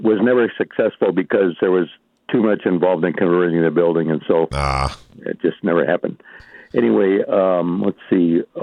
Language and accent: English; Nebraska, United States; My background is real similar to yours. I was raised in Nebraska, and we had shop classes back in junior high school.